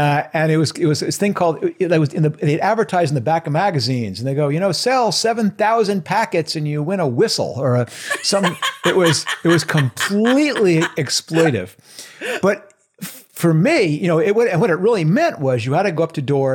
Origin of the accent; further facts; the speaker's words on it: New York, United States; Well, I grew up outside of New York City. I mean, I grew up in a little place about 40 miles where everyone in the city considered, that's upstate, that's the country.